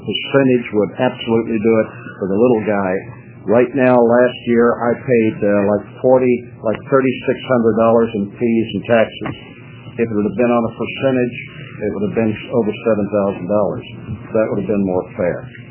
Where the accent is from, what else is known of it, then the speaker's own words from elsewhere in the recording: Ashland, Oregon, United States; I'm from Ashland, Oregon. I'm a dry cleaner in that area